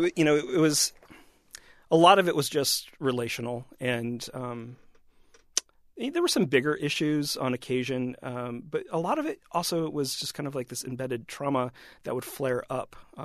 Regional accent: Iowa, United States; moved away as an adult; also born or lived in New York; I came from Iowa and was in New York for about 3 years by the time I took this position.

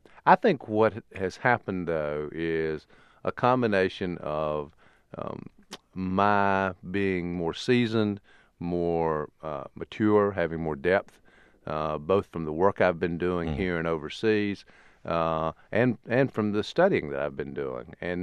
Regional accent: South Carolina, United States; born there; And in South Carolina, I was born in South Carolina, won the South Carolina primary in 2004

